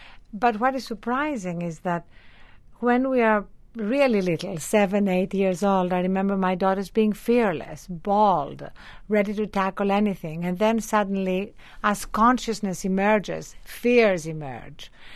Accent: Greece; You know, I'm Greek and I grew up in Europe

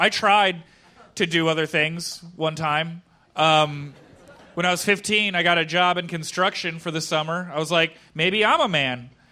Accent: Philadelphia, Pennsylvania, United States; born there; I came from like a bohemian type family. I was born in Philadelphia.

